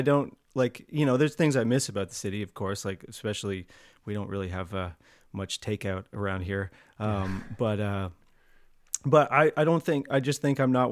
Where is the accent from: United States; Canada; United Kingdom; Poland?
Canada; London, Ontario; now in Creemore, Canada; No, I grew up in London, Ontario.